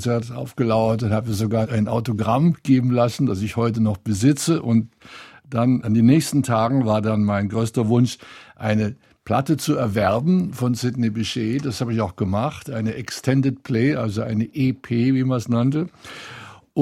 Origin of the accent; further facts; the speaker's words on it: East Germany, Germany; also born or lived in Poland; Also wir sind ja sehr spät aus der DDR schon rübergekommen in den Westen. Damals sagte man rübergemacht, weil das war noch vor dem Mauerbau zwar, aber immerhin auch damals noch nicht ganz leicht. Jedenfalls sind wir dann 53, nachdem wir ja eigentlich aus Polen, von Polen in Ostdeutschland